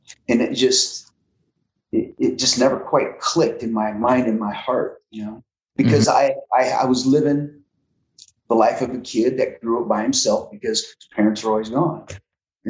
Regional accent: Iowa, United States; I was born and raised in Southeast Iowa. Never been on a farm.

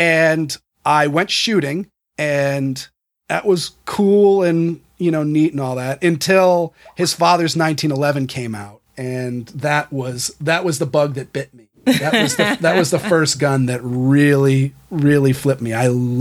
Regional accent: New England, United States; another weird thing about growing up in New England is there's dead British soldiers all over the place here.

